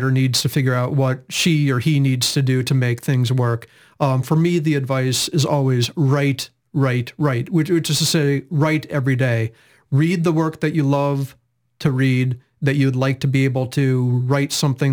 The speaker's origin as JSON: {"language": "English", "town": "Chicago", "region": "Illinois", "country": "United States", "tie": "born or raised there", "moved": "yes", "said": "I grew up in Chicago. I'm not sure if I view that as home or if I view this as home."}